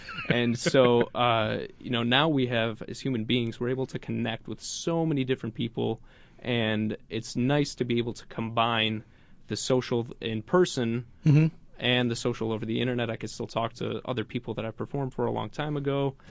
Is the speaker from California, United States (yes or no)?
no; Chicago, Illinois, United States; moved away; Yes, I grew up in Chicago, and I started performing at age 14 in restaurants in Chicago.